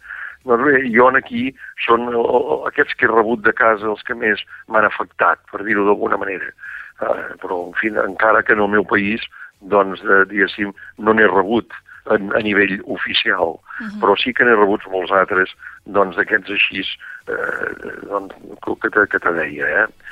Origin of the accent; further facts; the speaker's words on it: Vall d'Aro, Catalonia, Spain; sempre he parlat de la Costa Brava i del meu poble, de la Vall d'Aro